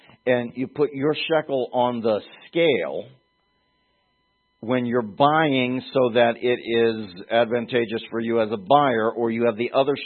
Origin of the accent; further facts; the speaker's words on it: Pittsburgh, Pennsylvania, United States; But when I was growing up in Pittsburgh, you had the Port Authority Transit, and something you could buy.